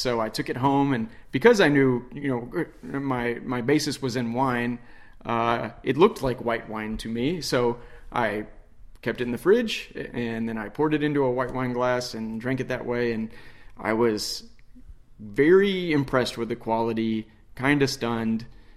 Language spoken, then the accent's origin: English; Sheridan, Arkansas, United States; also born or lived in Little Rock, Arkansas; I will tell that as an Arkansas native, born in Little Rock, and I grew up in Sheridan.